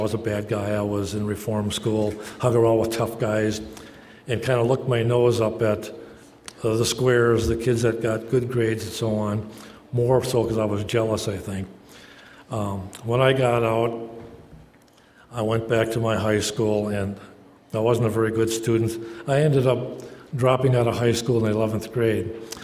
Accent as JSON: {"language": "English", "town": "Twin Cities", "region": "Minnesota", "country": "United States", "tie": "born or raised there", "said": "Well, I was raised in the Twin Cities. I grew up what I considered in poverty."}